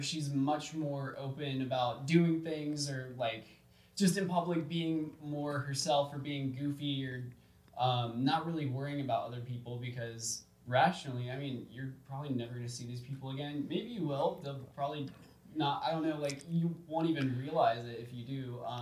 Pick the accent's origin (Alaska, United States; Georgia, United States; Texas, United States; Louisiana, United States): Georgia, United States; that is a way that I have been able to talk to the people, from Georgia, from my hometown, and really anyone